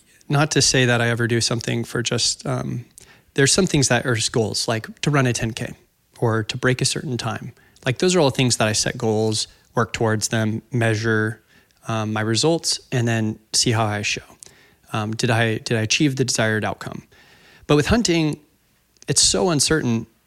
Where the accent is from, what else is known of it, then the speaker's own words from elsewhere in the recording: Oregon, United States; And Oregon's my home state, so I didn't need to kill anything.